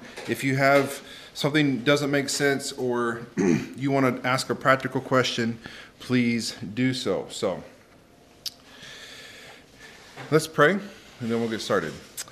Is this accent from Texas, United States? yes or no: yes; Texas, United States; I'm from Texas.